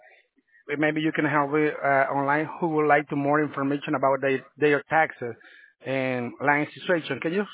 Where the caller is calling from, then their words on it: El Salvador; I'm located in El Salvador, sir.